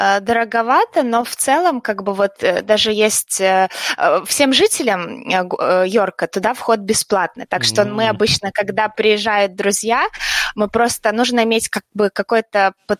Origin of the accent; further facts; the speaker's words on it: Rogachev, Gomel Region, Belarus; now in York, United Kingdom; я родом из Беларуси, из маленького городка, где делают сгущенку.